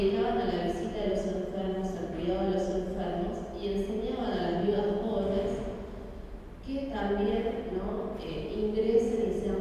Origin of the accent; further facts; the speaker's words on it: United States; yo como americana estoy cansada que me digan que mi iglesia fue fundada por un hombre